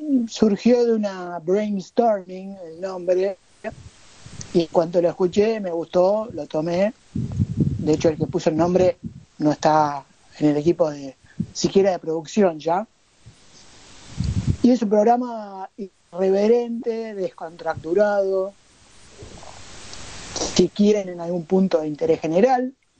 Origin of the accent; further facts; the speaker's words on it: Buenos Aires Province, Argentina; 2 de Buenos Aires, o sea, si me cuento yo, somos 2 del Gran Buenos Aires, una de la Patagonia Argentina y la otra de la ciudad de Mar del Plata, también de Buenos Aires.